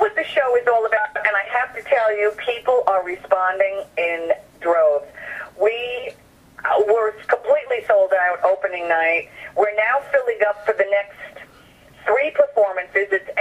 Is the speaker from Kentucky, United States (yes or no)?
no; New York, United States; one of the whole things that I'm talking about is growing up on Long Island.